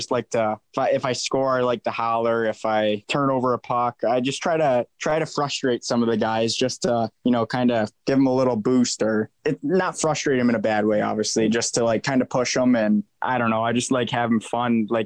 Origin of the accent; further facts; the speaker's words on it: New York, United States; Just growing up in Western New York, if you're not a Bills fan, it's kind of like you're not a New Yorker for sure.